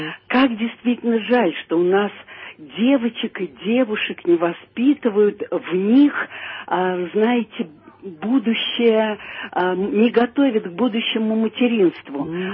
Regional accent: Moscow, Russia; я тоже москвичка

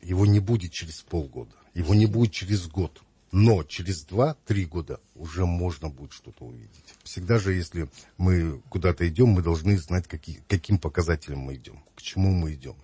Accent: Russia; Да не может такого быть, потому что Россия – это Россия, я россиянин.

